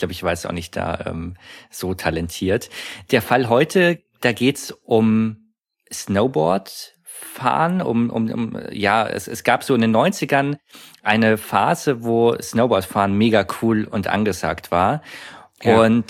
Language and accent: German; Innsbruck, Tyrol, Austria; Ich glaube, als Innsbrucker oder als Tiroler lächelt man da eher drüber.